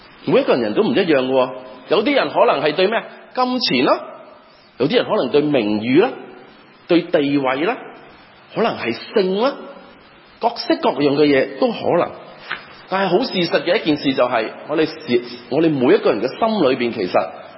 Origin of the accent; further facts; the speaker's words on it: Guangdong, China; accent: Cantonese; 我们广东话里面的我们就说闪